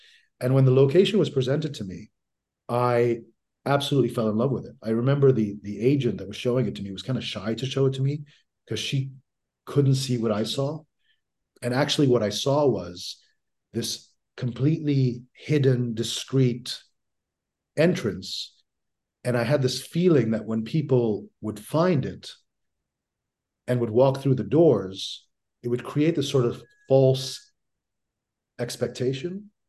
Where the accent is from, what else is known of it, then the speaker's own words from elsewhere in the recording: Dubai, United Arab Emirates; I grew up in Dubai. You know, my father was in Dubai. My family was in Dubai from 1975. So I went to high school there. I'd gone to primary school there.